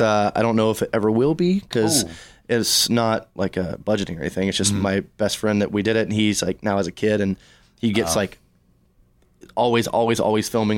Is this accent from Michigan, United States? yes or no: no; Alabama, United States; And I'm from Alabama, so we want to go back to Alabama eventually.